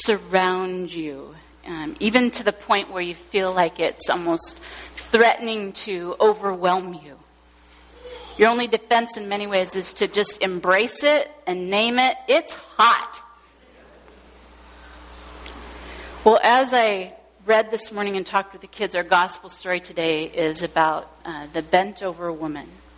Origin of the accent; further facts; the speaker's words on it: Washington, United States; I grew up here in Western Washington, and I'm not a huge fan of hot weather.